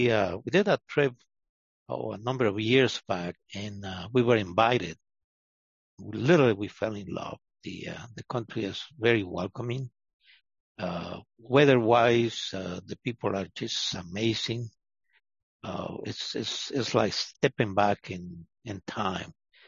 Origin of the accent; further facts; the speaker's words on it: Mexico City, Mexico; I was born and raised in Mexico City, Mexico, a big metropolitan city. And my parents, they come from Spain during the Civil War.